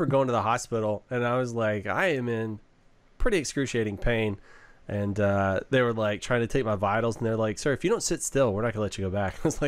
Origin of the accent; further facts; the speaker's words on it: Texas, United States; Like, we're from Texas, yeah, bro.